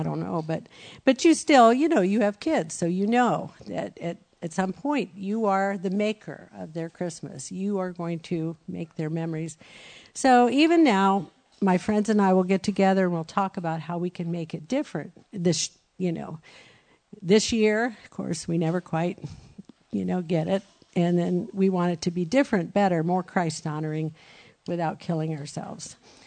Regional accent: Brazil; I grew up in Brazil, and my parents bought us everything under the sun.

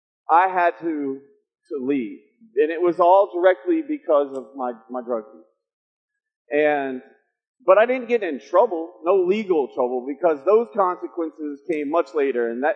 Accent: Indianapolis, Indiana, United States; I went to a really a prep school in Indianapolis, where I'm from. I'm from Indianapolis.

